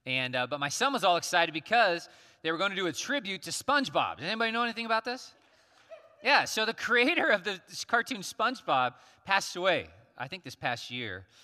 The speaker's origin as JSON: {"language": "English", "town": "Glenwood", "region": "Iowa", "country": "United States", "tie": "born or raised there", "said": "I would drive in from Glenwood, Iowa, my hometown."}